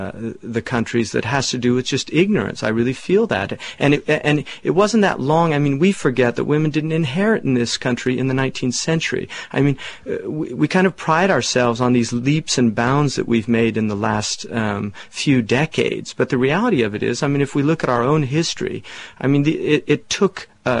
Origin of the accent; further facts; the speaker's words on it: California, United States; I grew up in California. I was raised by a woman who was very active.